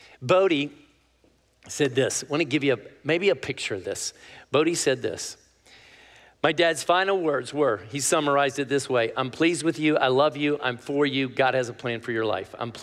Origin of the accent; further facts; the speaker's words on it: United States; and I'm an American, and I don't like that I didn't get a vote on that.